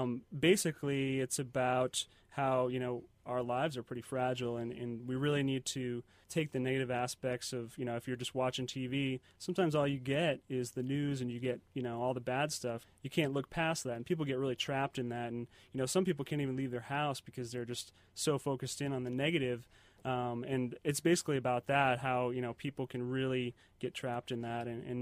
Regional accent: Stockbridge, Georgia, United States; I'm from Stockbridge.

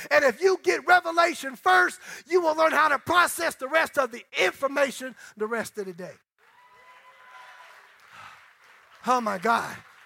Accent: Indiana, United States; now in California, United States; I'm 50 years old, and I used to go to my grandparents' house. I'm from Indiana.

